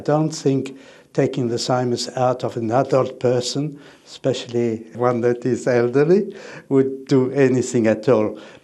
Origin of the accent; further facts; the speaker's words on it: China; also born or lived in Nice, France / Switzerland; I was born in France, in Nice. We lived in China for quite a long time, and in between we lived in Switzerland. And we left China in 1941